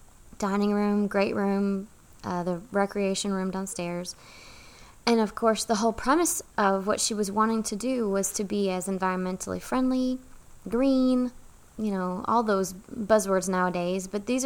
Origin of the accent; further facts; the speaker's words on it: New England, United States; I grew up in New England, and even though I'm not sure anyone else in our town nor county had chickens and ducks in their backyard, my mother did.